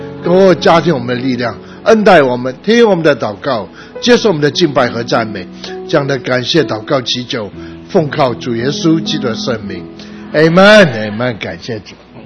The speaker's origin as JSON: {"language": "Chinese", "region": "Guangdong", "country": "China", "said": "我们广东人啊，讲恨的时候不见得讲恨呢"}